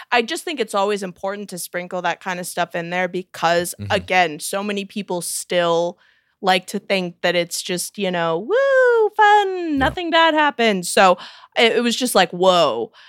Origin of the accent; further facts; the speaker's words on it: Missouri, United States; Because you ain't getting a name like that in New York City. And I'm like, well, that's true. I'm from Missouri.